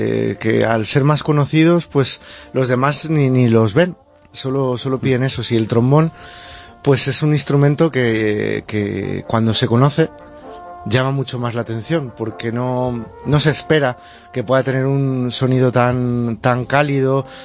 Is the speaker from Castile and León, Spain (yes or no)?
yes; Zamora, Castile and León, Spain; Yo me acuerdo cuando era pequeño que en Zamora solo había, en el conservatorio solo había violín, guitarra y piano.